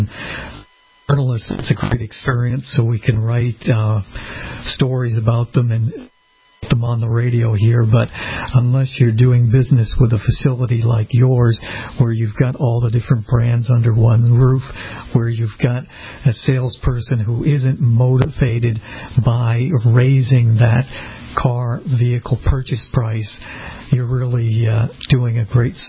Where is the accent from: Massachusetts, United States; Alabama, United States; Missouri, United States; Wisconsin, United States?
Massachusetts, United States; Boston; And I am relatively new to Florida myself. I'm from Boston originally